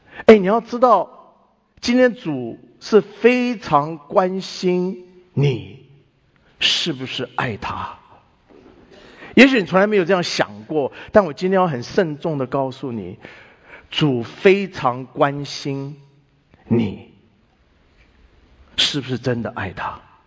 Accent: China; 你知道很多时候我们中国人不大懂得爱

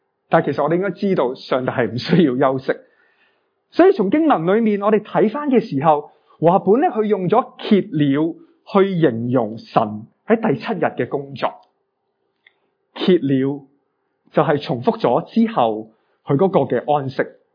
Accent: Hong Kong; 我们香港人成日所讲的那种什么叫餐稳餐食餐餐清

